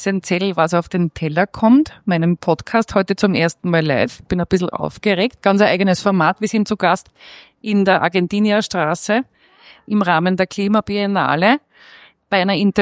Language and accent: German; Salzburg, Austria; now in Vienna, Austria; ich bin aus Salzburg gekommen